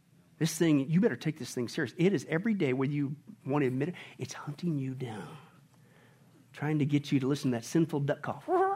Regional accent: Kansas, United States; And I remember growing up in Kansas, because apparently this is what you do in Kansas.

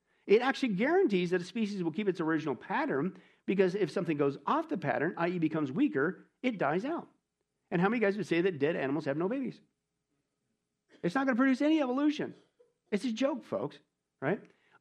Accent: United States; If you ever notice, I grew up in Kansas, Nebraska.

